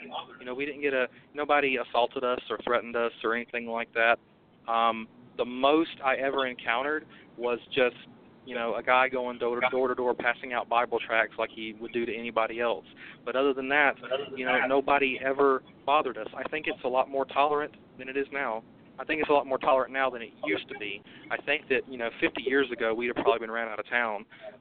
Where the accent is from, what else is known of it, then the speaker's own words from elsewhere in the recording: Thomasville, North Carolina, United States; when we set up the temple in Thomasville, North Carolina, my hometown, back in 2011 to 2012, you know, even though it was a very conservative state, a Republican state